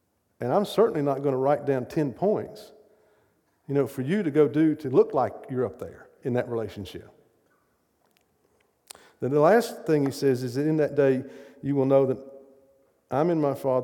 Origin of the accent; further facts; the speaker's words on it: United States; I grew up as an American, and we're individualist.